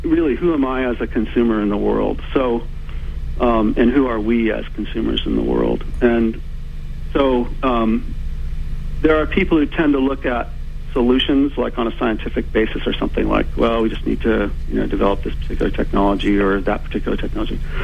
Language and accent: English; United States; because I, as an American, am part of that.